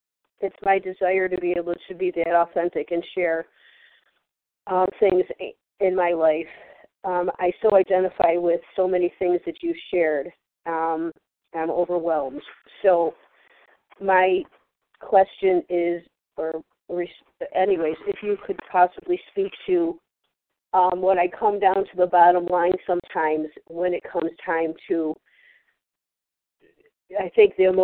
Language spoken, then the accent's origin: English; New York, United States; from New York.